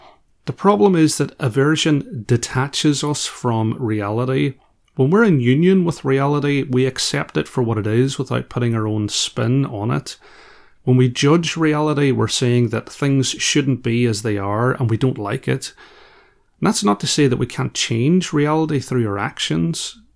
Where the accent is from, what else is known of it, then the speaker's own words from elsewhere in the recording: Ireland; beyond my powers as an Irishman with a mindfulness podcast